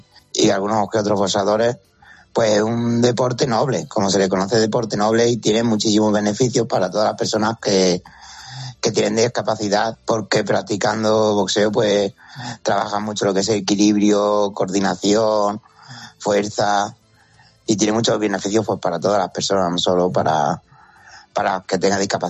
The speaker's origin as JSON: {"language": "Spanish", "region": "Andalusia", "country": "Spain", "tie": "born or raised there", "said": "Mi pueblo está de Córdoba capital, donde yo iba a entrenar a unos 40 minutos en coche"}